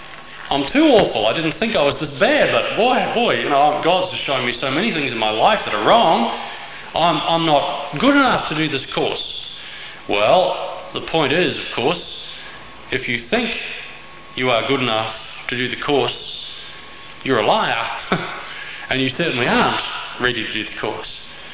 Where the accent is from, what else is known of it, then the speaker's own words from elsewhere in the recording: Scotland, United Kingdom; Personally, being a Scotsman, I prefer to use just one bullet